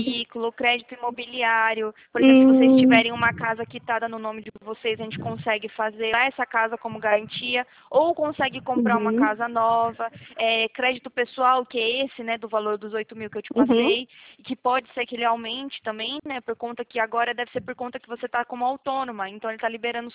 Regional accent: Joinville, Santa Catarina, Brazil; also born or lived in Prudentópolis; na verdade, eu nasci no Paraná, né? Eu nasci aí em Prudentópolis, não sei se você conhece, mas é bem interiorzão aí. E aí eu mudei, eu cresci, na verdade, lá em Santa Catarina, em Joinville.

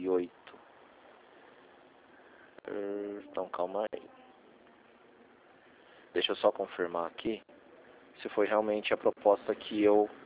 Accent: Rio Claro, São Paulo, Brazil; Não, não sou de Atibaia. Eu sou de Rio Claro. Eu sou de Rio Claro.

